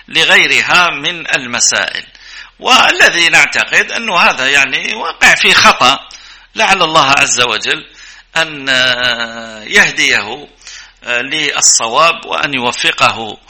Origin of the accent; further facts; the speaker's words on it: Libya; أن يحفظ بلدنا ليبيا